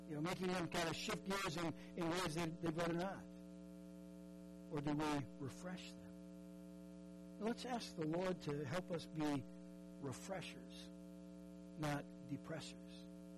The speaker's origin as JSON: {"language": "English", "region": "Minnesota", "country": "United States", "tie": "born or raised there", "said": "I grew up in Minnesota, and Minnesota is known for a few things."}